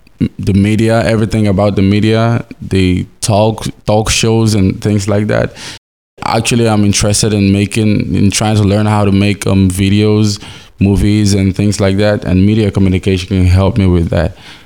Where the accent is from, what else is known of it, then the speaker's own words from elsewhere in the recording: Lagos, Nigeria; I'm from Nigeria.